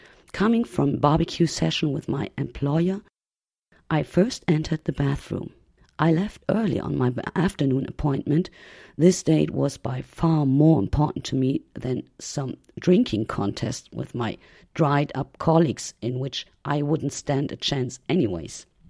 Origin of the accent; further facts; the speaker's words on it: Hamburg, Germany; English is a second language; I'm from Hamburg in Germany. I'm about 50 years old